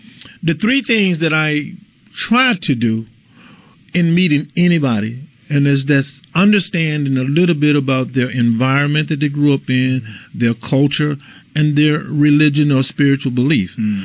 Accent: Mississippi, United States; You know, when I came from Mississippi, and I tell you something about the experience of growing up in the South

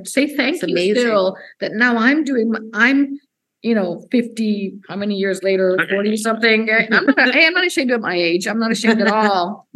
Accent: Laredo, Texas, United States; I grew up in Laredo, Texas. There's not, in the 70s, was not a lot of theater, but the little theater.

